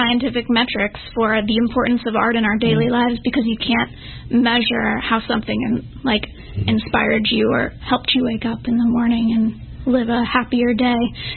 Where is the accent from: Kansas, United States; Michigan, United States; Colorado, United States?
Kansas, United States; I'm from Kansas, so the war on the arts is like it started in Kansas.